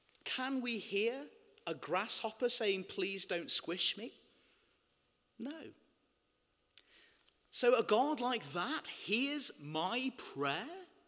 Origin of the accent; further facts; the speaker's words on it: United Kingdom; But then at the end of the day, we're British.